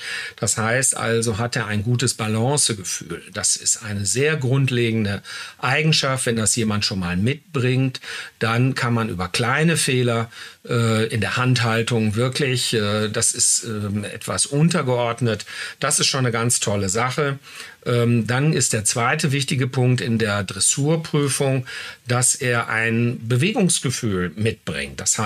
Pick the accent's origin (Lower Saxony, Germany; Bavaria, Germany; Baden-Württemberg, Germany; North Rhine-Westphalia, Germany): North Rhine-Westphalia, Germany; Warendorf; ich komme aus einer Reiterfamilie aus Warendorf